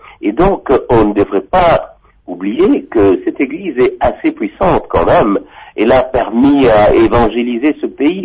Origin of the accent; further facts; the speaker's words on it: DR Congo; Nous sommes Congolais.